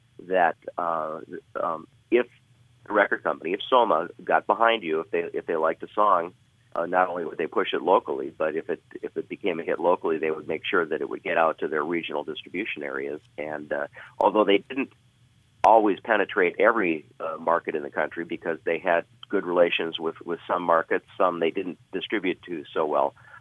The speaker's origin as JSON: {"language": "English", "town": "Duluth", "region": "Minnesota", "country": "United States", "tie": "born or raised there", "said": "I was born and raised in Duluth and was listening to the radio from the time I was a little kid."}